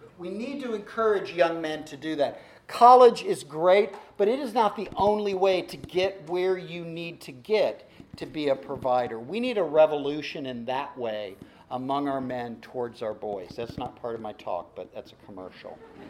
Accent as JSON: {"language": "English", "region": "the South", "country": "United States", "tie": "born or raised there", "said": "My dad encouraged me. I grew up in the South."}